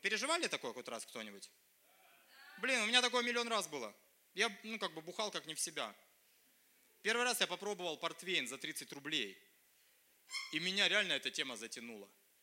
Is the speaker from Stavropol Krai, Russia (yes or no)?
yes; Stavropol, Stavropol Krai, Russia; из Ставрополя. Да, я родом из Ставрополя.